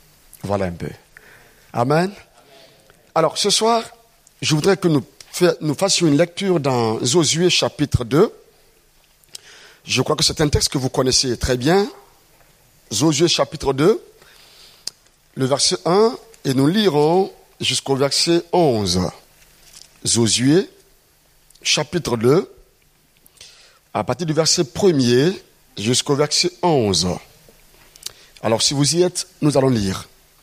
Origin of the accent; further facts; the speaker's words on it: Burkina Faso; Je suis originaire du Burkina Faso. Et je suis pasteur dans une église Assemblée de Dieu dans la ville qu'on appelle Ouagadougou.